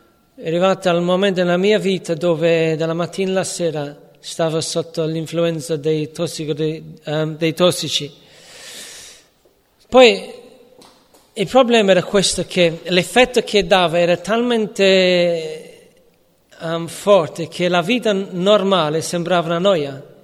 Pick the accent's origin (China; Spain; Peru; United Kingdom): United Kingdom; London; now in Italy; Io sono cresciuto a Londra e avevo due genitori normali che mi volevano bene